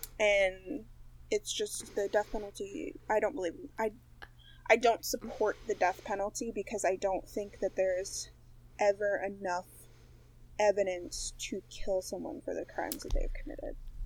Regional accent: Kansas, United States; Which is funny because I'm from Kansas.

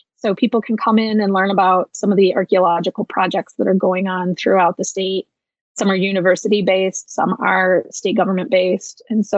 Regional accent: Lansing, Michigan, United States; I grew up in the Lansing area

